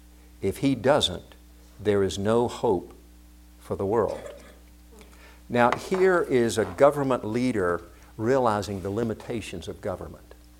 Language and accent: English; South Korea; when I was growing up in Korea